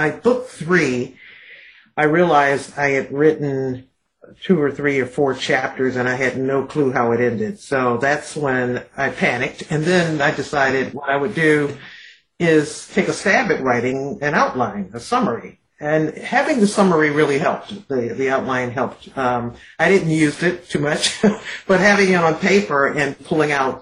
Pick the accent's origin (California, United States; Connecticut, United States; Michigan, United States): Michigan, United States; Detroit; an amalgam of every white man I've known well, especially growing up in Detroit.